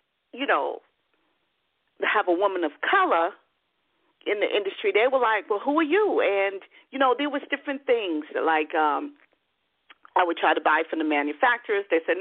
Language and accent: English; New York, United States; and, you know, I was from New York